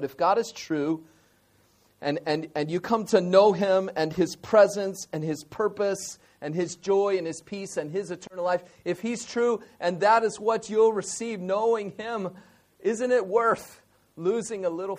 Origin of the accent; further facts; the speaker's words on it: United States; I'm the pastor of CBIBC. I live down the street. I come from America.